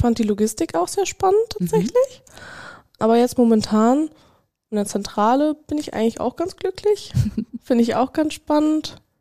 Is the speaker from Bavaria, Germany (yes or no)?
no; Lippstadt, North Rhine-Westphalia, Germany; Genau, ich komme auch aus Lippstadt.